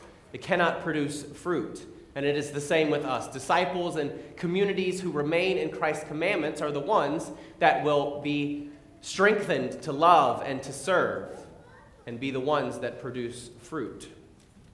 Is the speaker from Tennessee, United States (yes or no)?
no; North Carolina, United States; Now, I grew up in North Carolina and I always joke that these imperatives would be a lot easier for us to understand if we used my favorite southern word, y'all.